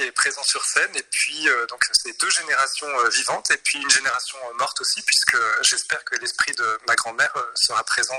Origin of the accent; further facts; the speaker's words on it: Rennes, Brittany, France; born there; Moi, je suis né en France, hein. Je suis né à Rennes, mais mon père est né vraiment dans un petit village perdu dans les montagnes au Laos.